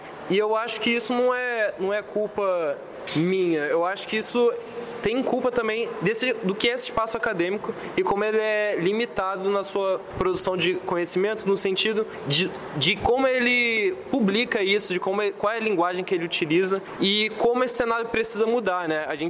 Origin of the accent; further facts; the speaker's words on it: Rio de Janeiro, Brazil; Eu venho da Baixada Fluminense, meus pais nunca conseguiram entrar em uma faculdade